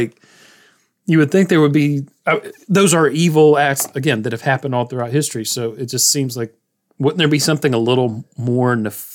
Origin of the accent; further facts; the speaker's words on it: Appalachia, United States; You know, we grew up sort of in Appalachia, like at the foothills of Appalachia.